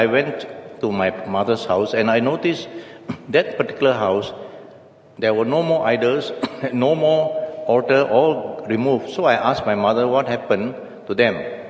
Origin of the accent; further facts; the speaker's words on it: Klang, Selangor, Malaysia; I grew up in the Klang Chinese Methodist Church for about half of my life.